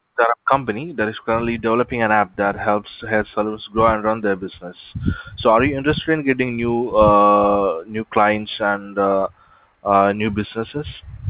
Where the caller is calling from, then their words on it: Los Angeles, California, United States; I'm calling from West Los Angeles, our company located in West Los Angeles.